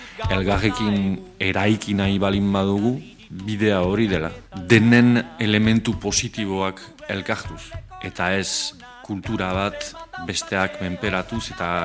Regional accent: Nouvelle-Aquitaine, France; euskalduna naiz eta arrunagun, baitan, euskalduna izaitea bena frantses kultura.

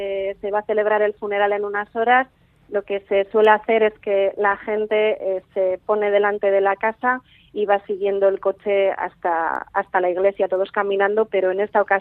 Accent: Letterkenny, Ulster, Ireland; Derry está en Irlanda del Norte y es una de las ciudades más grandes que conecta con mi pueblo, con Letterkenny.

